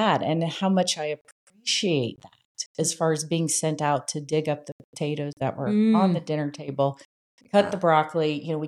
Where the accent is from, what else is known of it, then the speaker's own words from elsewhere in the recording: St. Mary's, Ohio, United States; I grew up in St. Mary's, Ohio, a very rural Northwest Ohio community, pretty much farming community.